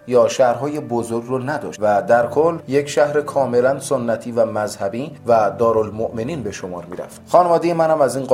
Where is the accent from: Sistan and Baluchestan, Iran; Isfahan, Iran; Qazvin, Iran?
Isfahan, Iran; Kashan; born there; متولد شهر شعر و کاشین، شهر طبیعت جذاب و اماکن تاریخی. من در سال 1327 در کاشان متولد شدم.